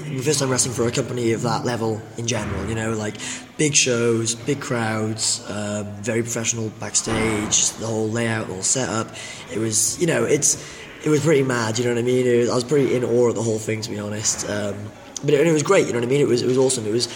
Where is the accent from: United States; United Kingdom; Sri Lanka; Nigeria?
United Kingdom; Cardiff, Wales; I've got a big goodbye show down in Cardiff, in my hometown, and it's in the venue that I started training